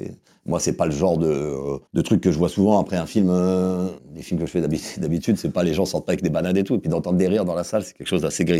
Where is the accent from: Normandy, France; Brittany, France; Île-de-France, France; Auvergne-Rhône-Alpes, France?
Île-de-France, France; Paris; also born or lived in Amiens; Je suis né à Paris 15 et j'ai grandi à Paris 11 jusqu'à mes 9 ans. Et après, je suis parti 6 ans à Amiens. Avant de revenir sur Paris, 9e.